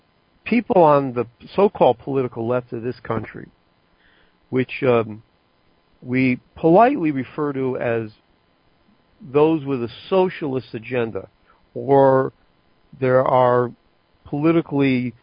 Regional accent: United States; one thing I learned, or we learned, when I was a kid growing up in America and the school systems, etc.

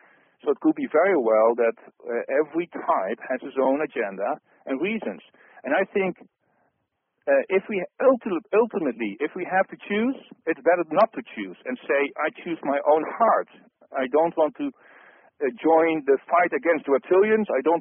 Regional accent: Netherlands; English is a second language; I'm trying to translate from Dutch to English now. And I'm from the Netherlands, so forgive me if I sometimes have a strange translation.

